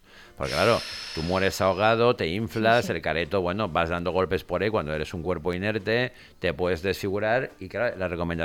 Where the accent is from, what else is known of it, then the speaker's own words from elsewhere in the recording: Alberic, Valencian Community, Spain; Alberic, que es el pueblo de mis padres, que es mi pueblo